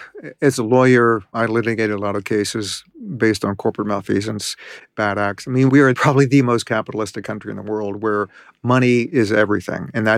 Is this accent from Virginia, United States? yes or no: yes; Richmond, Virginia, United States; I grew up in Richmond, Virginia, which used to be the world headquarters for Philip Morris